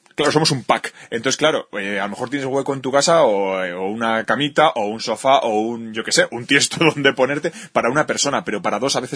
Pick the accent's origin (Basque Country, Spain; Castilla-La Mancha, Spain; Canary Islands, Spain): Basque Country, Spain; somos de Euskadi al Mundo, somos súper de Euskadi